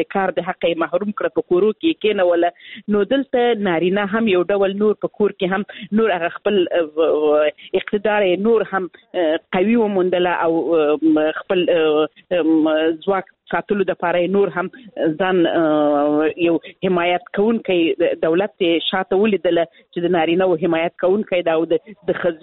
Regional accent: Helmand, Afghanistan; زه خپل د هلمند ولایت څخه یم

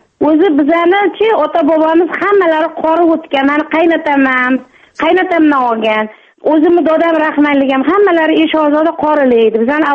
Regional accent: Jizzakh, Jizzakh Region, Uzbekistan; born there; now in Tashkent, Uzbekistan; Men Jizzaxda tug'ilganman. O'zi ammamga kelin bo'lganman

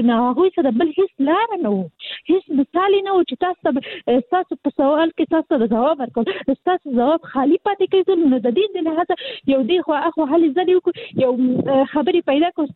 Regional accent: Kabul, Afghanistan; زه اصلي د کابل یم

